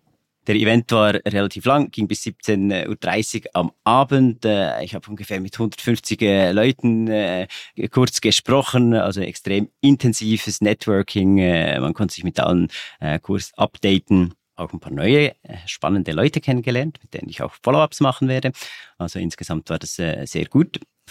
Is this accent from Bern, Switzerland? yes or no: yes; Bern, Switzerland; Als Berner ist es einfach ein Heimspiel